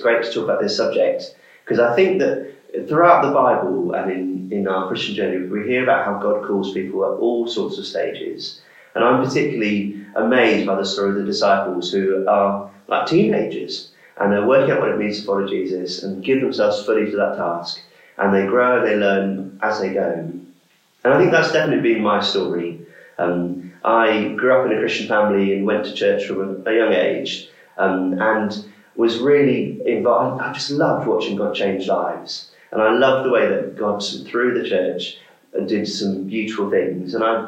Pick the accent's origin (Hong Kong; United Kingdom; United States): United Kingdom; Andover, South East England; from Andover.